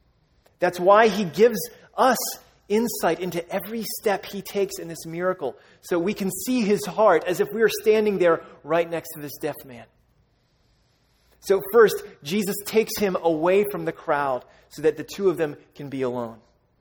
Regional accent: Alabama, United States; Some of you guys know I'm from Alabama. My dad is a pastor in Alabama.

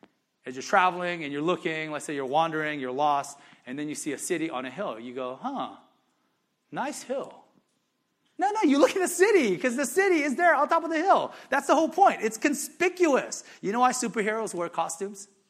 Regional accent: Gardena, California, United States; Our apartment in Gardena. I grew up in Gardena, right? I love Gardena.

